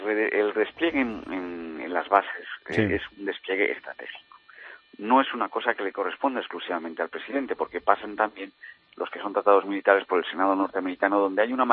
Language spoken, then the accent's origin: Spanish; Spain; somos los españoles los que estamos comprometidos con España